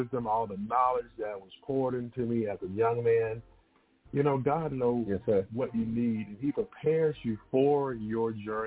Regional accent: Tyler, Texas, United States; from Tyler, Texas, born and raised by my grandmother and mother, father, and we say a host of aunts and uncles. So when you're born in Texas, everybody raised you

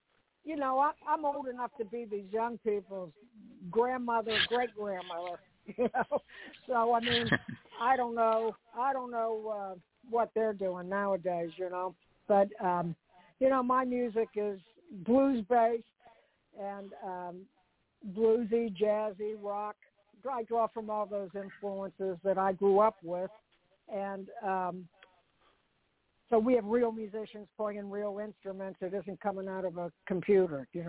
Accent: Pittsburgh, Pennsylvania, United States; Well, I'm from Pittsburgh, and I live here.

